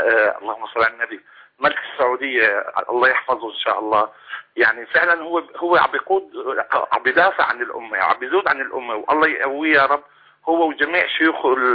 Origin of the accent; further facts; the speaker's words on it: Syria; now in United Arab Emirates; من سوريا ومقيم بالامارات.